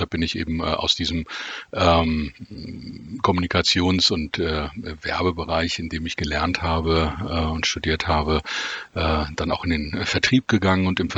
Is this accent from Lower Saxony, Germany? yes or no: yes; Wolfsburg, Lower Saxony, Germany; born there; ich bin tatsächlich in Wolfsburg geboren, obwohl meine Wurzeln, also familiären Wurzeln in Hamburg sind. Und im weiteren norddeutschen Raum.